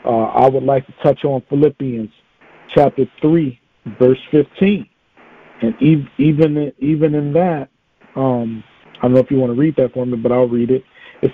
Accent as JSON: {"language": "English", "town": "Chicago", "region": "Illinois", "country": "United States", "tie": "born or raised there", "moved": "yes", "lives_now": "Savannah, United States", "said": "I'm originally from Chicago. I was born in Chicago. I've been down south here in Savannah, Georgia, about maybe going on 13 years now."}